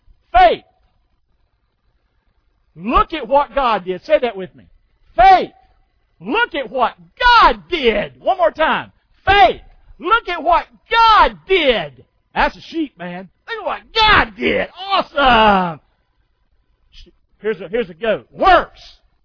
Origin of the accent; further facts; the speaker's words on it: Rockingham, North Carolina, United States; I love going home to Rockingham. I'm not the same person I was as I grew up in Rockingham, North Carolina.